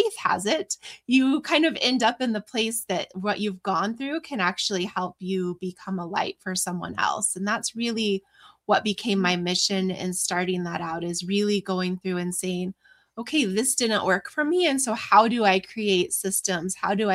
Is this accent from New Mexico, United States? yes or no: yes; New Mexico, United States; growing up in New Mexico, there's just a lot of generational trauma. And growing up in New Mexico, I didn't have necessarily the best upbringing.